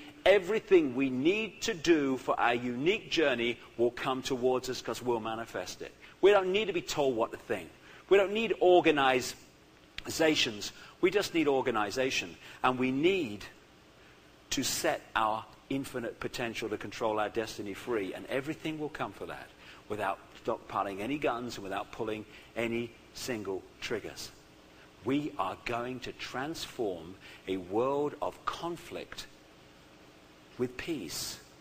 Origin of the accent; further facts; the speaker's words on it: United Kingdom; I'm British, you see.